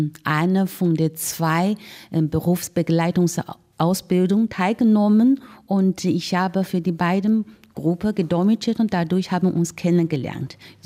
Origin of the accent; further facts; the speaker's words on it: Southwest China, China; German is a second language; moved away as an adult; now in Germany; Ja, ich bin eine geborene Chinesin Und ich komme ursprünglich in Südwestchinas, das ist eine gebirgige Gegend. Und in den 80er Jahren habe ich an der Fremdsprachenhochschule Shanghai studiert, Germanistik. Und Anfang 90er Jahre bin ich nach Deutschland gekommen, um zu studieren.